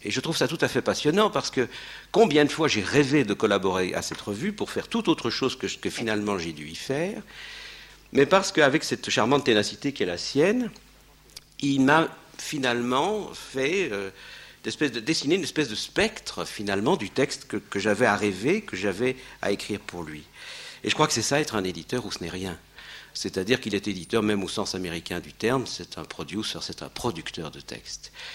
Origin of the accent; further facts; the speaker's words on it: Belgium; parle plutôt de la Belgique, parle-moi un peu d'où tu es